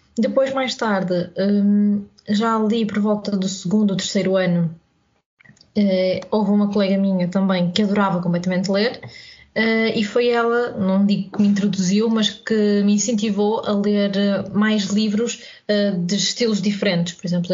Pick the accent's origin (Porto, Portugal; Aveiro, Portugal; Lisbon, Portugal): Porto, Portugal; Matosinhos; Pronto, eu nasci no Porto, mesmo na cidade, contudo, a maior parte da minha vida vivi entre Matosinhos e atualmente também na Maia.